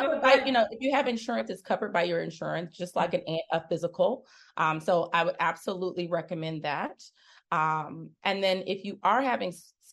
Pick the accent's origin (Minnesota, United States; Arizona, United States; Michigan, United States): Michigan, United States; Detroit; one of the things that helped me was growing up in Detroit where I was able to see, you know, a lot of Black people doing well, they were in leadership roles.